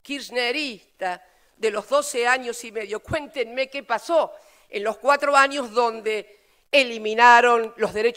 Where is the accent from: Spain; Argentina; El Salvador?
Argentina; Esta es la sensación que yo siento hoy como argentina con el mundo.